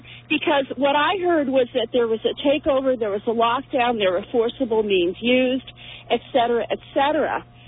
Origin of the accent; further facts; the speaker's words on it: New York, United States; I'm from Rockland County.